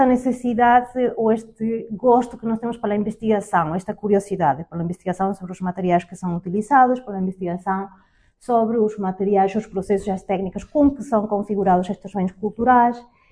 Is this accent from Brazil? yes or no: no; Spain; accent: Spanish; Portuguese is a second language; moved away as an adult; now in Azores, Portugal; como penso que podem sentir pelo meu sotaque, eu não sou portuguesa, eu sou espanhola. E há alguns anos que resido já nos Açores